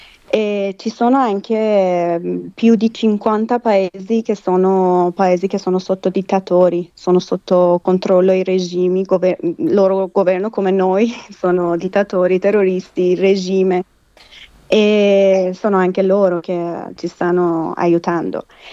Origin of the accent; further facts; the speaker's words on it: Iran; now in Italy; le donne nel mio paese, in Iran, vengono picchiate, imprigionate, stuprate, giustiziate, uccise